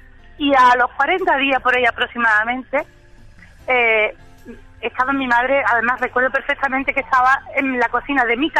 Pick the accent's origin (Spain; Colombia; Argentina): Spain; Andalusia; Soy andaluza